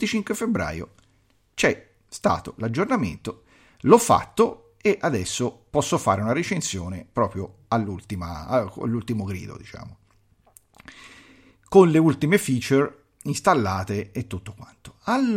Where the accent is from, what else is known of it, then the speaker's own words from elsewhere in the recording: Campania, Italy; per me è Gemini, io sono di Campania, scusatemi, per me rimane Gemini